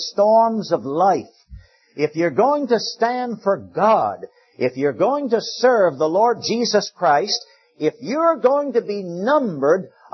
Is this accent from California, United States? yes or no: no; Richmond, Virginia, United States; Recently, Louise and I were up in my hometown of Richmond, Virginia.